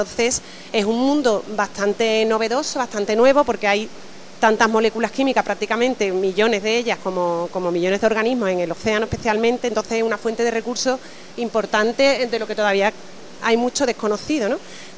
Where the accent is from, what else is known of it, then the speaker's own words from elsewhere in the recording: Cádiz, Andalusia, Spain; Muy aficionada, sí, como todo gaditano de pro.